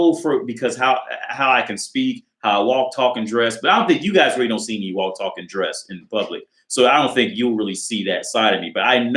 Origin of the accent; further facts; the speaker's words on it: Ohio, United States; So let's say when I drove to New York, I'm from Ohio, and I drove to New York City.